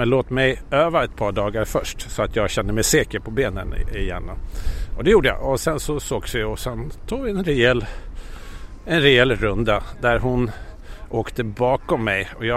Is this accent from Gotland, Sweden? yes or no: yes; Gotland, Sweden; now in Stockholm, Sweden; Jag kommer från Gotland från början och jag är egentligen, det är min huvudbas. Men jag är ju i Stockholm 300 dagar om året i alla fall.